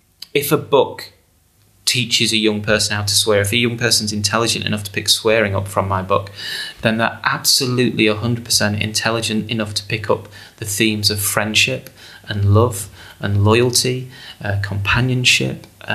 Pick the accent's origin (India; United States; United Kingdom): United Kingdom; England; as a, you know, 16-year-old growing up in England.